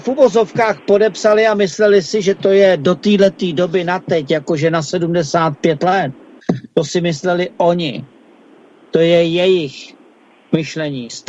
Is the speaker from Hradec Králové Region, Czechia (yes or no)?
no; Prague, Czechia; tak já jsem ze Žižkova, jo, takže ze Žižkova. A opravdu jsem na té Moravě někdy byl za Pražáka